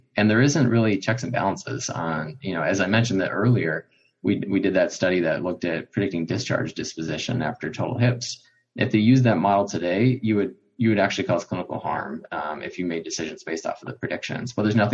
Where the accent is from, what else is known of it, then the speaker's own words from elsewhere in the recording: Chicago, Illinois, United States; growing up in Chicago, I could see it, they brought the city together